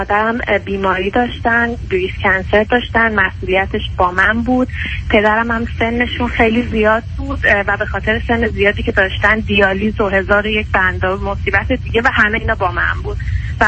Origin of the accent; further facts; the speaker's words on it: Iran; moved away as an adult; now in Canada; من از ایران مهاجرت کردم به عنوان اسکیل ورکر.